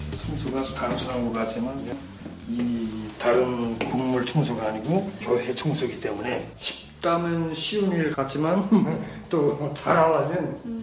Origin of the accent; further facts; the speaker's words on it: North Korea; now in United States; 북한에서 왔으니까 많이 지지해 준단 말입니다.